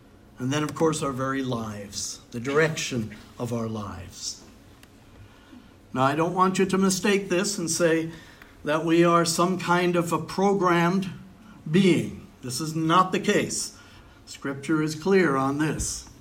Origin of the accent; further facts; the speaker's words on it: New York, United States; well, I grew up in New York. My father's from the Dominican Republic.